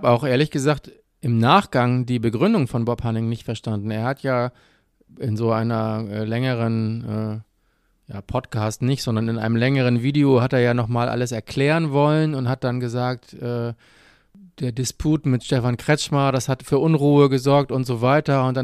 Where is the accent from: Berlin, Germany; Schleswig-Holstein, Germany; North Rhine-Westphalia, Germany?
Schleswig-Holstein, Germany; Kiel; Wir als Kieler können es ja auch mal umdrehen.